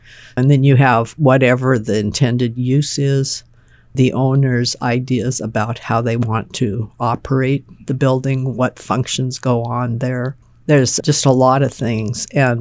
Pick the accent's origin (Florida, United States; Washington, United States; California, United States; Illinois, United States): Washington, United States; Seattle; Growing up in Seattle, it's a city, so you go down streets wherever and you're going by all kinds of buildings.